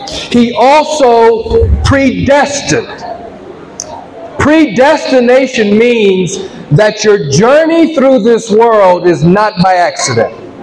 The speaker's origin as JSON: {"language": "English", "region": "California", "country": "United States", "accent": "Black American", "said": "I'm from California, and as a black American, is our accent is very different than you hear on CNN."}